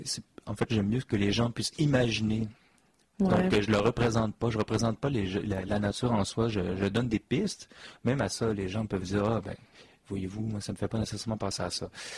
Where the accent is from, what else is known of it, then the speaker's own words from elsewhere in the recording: Quebec, Canada; j'ai fait mes études à Chicoutimi, donc je suis d'origine du Saguenay.